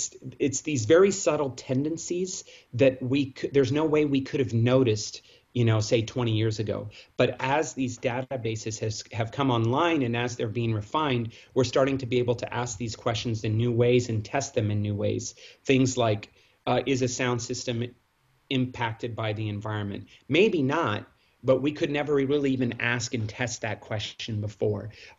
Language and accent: English; Brazil; English is a second language; Or like I grew up in Brazil, I speak Portuguese a lot better than I speak any Amazonian language.